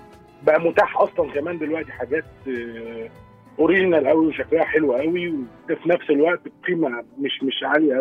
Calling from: Saudi Arabia; انا بكلمكم من السعوديه،

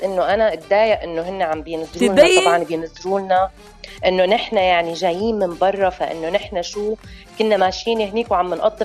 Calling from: Egypt

